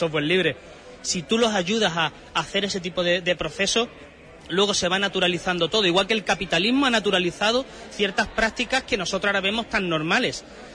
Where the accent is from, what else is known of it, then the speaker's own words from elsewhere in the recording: Bollullos Par del Condado, Andalusia, Spain; also born or lived in Huelva; now in Seville, Spain; Yo, por ejemplo, soy de Bolludos del Condado, viví en Huelva, estudié en la Universidad de Huelva, trabajé en la Universidad de Huelva, ahora vivo en Sevilla, he estado en Praga, en Alemania, he estado en bastantes sitios